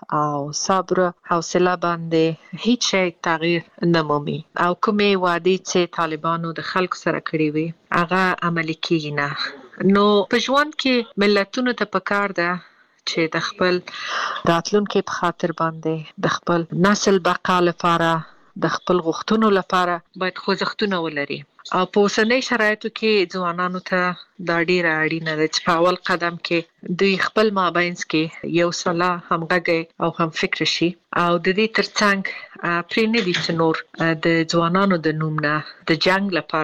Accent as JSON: {"language": "Pashto", "country": "Afghanistan", "said": "زه ورځ شمیرم چې زه بیرته کله خپل ملک ته ځم او بیرته خپل ټاټوبې خپل خلکو سره او دغه ځوانانو سره به د افغانستان جوړول لپاره موټی ون کړم"}